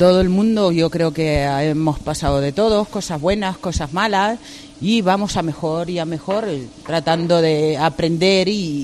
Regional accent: Uruguay; now in Spain; Soy de Uruguay. Sí, o sea, ya estoy nacionalizada española, pero soy de procedencia de Uruguay.

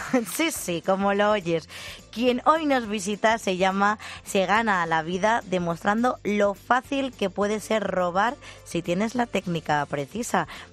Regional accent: Spain; somos españoles

